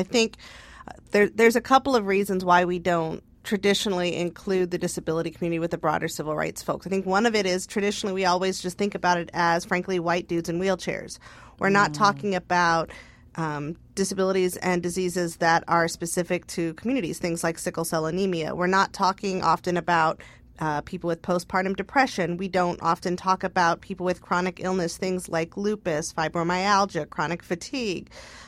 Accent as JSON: {"language": "English", "region": "California", "country": "United States", "tie": "born or raised there", "said": "And growing up in the Bay Area in the 1980s, and seeing the literal immersion of AIDS"}